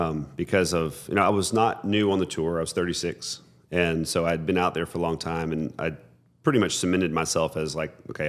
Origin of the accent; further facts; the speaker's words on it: Florence, Alabama, United States; And, you know, growing up in Florence, Alabama, it's not that far from Little Rock.